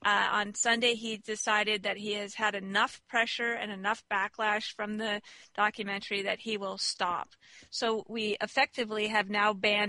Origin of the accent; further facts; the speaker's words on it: Malibu, California, United States; I grew up in Malibu.